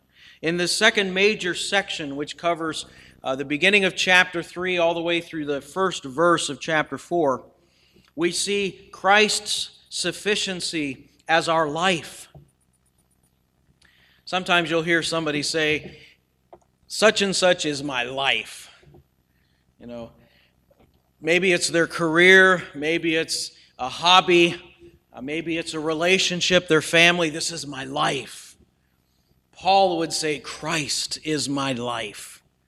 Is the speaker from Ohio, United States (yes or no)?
yes; Akron, Ohio, United States; when I was growing up in Akron, Ohio, which was known as the rubber tire capital of the world.